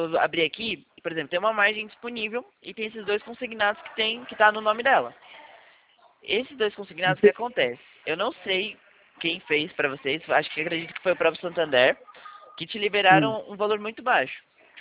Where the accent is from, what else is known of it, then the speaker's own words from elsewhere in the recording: Atibaia, São Paulo, Brazil; Eu sou daqui de Atibaia, interiorzinho de São Paulo, Atibaia.